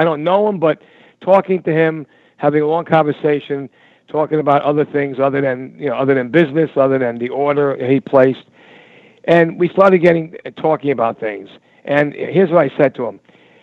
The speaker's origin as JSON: {"language": "English", "region": "New York", "country": "United States", "said": "You know, we're from New York, but I never heard that expression."}